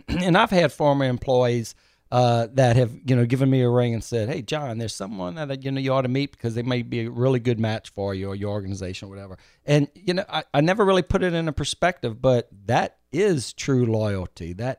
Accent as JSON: {"language": "English", "region": "the South", "country": "United States", "said": "And, you know, I'm from the South."}